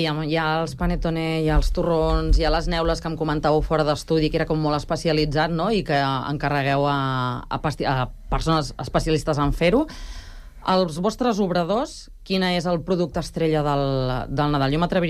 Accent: Catalonia, Spain; jo sóc de l'Empordà

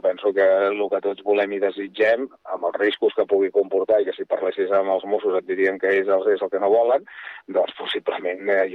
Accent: Catalonia, Spain; Home, com a català

